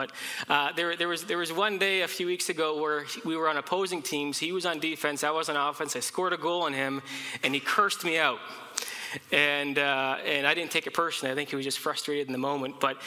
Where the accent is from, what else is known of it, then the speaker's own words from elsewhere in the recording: Canada; I'm always very quick to acknowledge in a proud way that I'm Canadian. It's part of my identity.